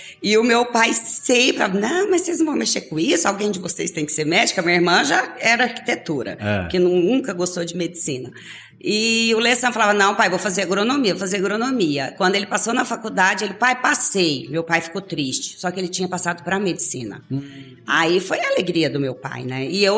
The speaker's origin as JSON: {"language": "Portuguese", "town": "Rio Verde", "region": "Goiás", "country": "Brazil", "tie": "born or raised there", "said": "Isso, sou nascida e criada em Rio Verde. Minha família é uma família tradicional de Rio Verde. E minha história aconteceu toda aqui em Rio Verde."}